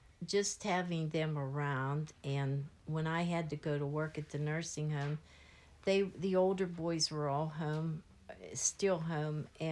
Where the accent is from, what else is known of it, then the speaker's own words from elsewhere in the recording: Avonmore, Pennsylvania, United States; I grew up in Avonmore, or in Kiske Township, where I'm living now. And it was just a big farm.